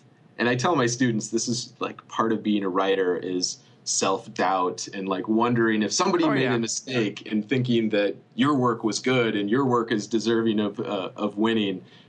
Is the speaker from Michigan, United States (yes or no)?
yes; Alma, Michigan, United States; This novel is set in my hometown of Elma, Michigan, which is right in the center of the Mitten, and they have a little liberal arts college there, but mostly I'd say it's a very working class town.